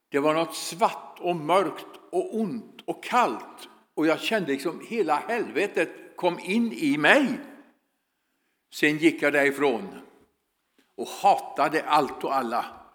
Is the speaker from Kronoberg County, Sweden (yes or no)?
yes; Växjö, Kronoberg County, Sweden; Jag är från Växjö.